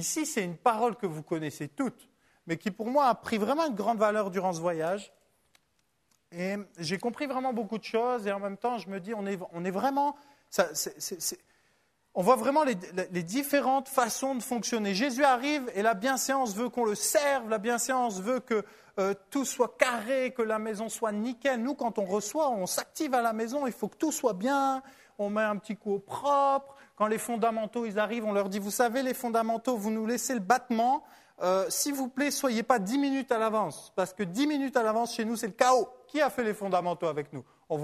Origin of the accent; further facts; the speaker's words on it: France; Moi, je suis d'origine d'Europe de l'Est. Hein, mais bon français, bien éduqué à l'école de France.